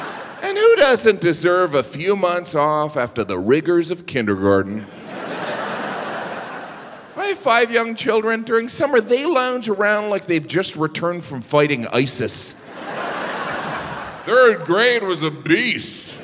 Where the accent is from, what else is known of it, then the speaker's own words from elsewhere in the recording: Midwest, United States; I'm from the Midwest. It's almost a panic.